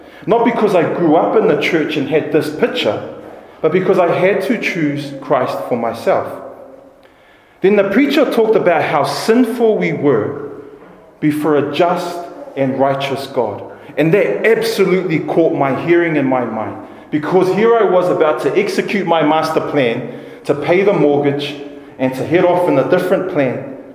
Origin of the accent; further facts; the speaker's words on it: Auckland, New Zealand; When we grew up in South Auckland, we had a picture like this on nearly every wall in our house. And I grew up very religious in a Presbyterian church in South Auckland.